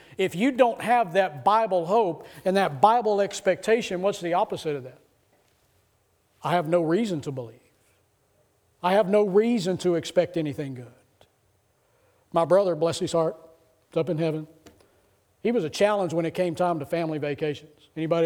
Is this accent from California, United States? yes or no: no; Austin, Texas, United States; I grew up in Austin, Texas, so to travel to West Tennessee in the Dyersburg, Dyer, Jackson, you know, West Tennessee area, it took us 18 hours on the road.